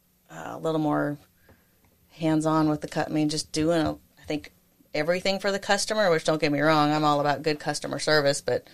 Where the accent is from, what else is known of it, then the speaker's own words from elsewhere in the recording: Alabama, United States; I said, because I'm from Alabama.